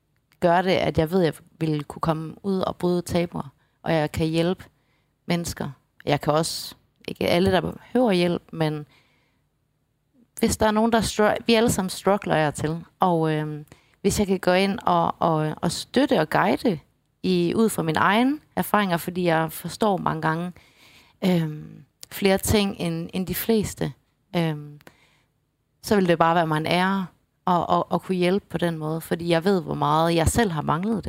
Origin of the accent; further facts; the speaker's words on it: Aarhus, Central Denmark Region, Denmark; Jeg er fra Aarhus.